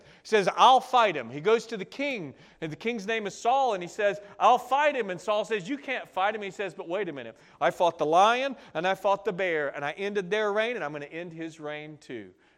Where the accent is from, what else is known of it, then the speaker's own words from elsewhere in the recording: Georgia, United States; Now, I grew up in Georgia on 86 acres in the woods, and there was a 12-acre lake right there.